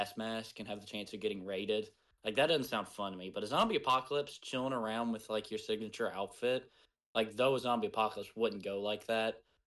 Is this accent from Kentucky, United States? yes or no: yes; Cynthiana, Kentucky, United States; the creator of The Walking Dead was born right here in my hometown of Cynthiana, Kentucky.